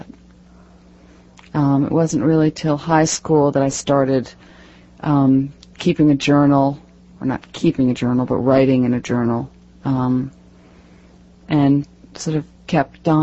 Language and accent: English; Manchester, Massachusetts, United States; I'm from Manchester, Massachusetts, which is north of Boston, about a half an hour up the coast.